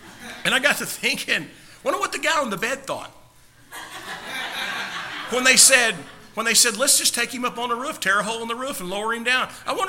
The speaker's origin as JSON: {"language": "English", "region": "Oklahoma", "country": "United States", "said": "And I, you know, I'm from Oklahoma, so I like to think maybe one of them's name was Bubba."}